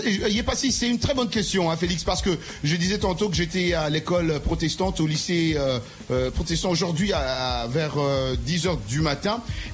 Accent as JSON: {"language": "French", "country": "United States", "said": "Mais chez nous, aux États-Unis aussi, c'est comme ça."}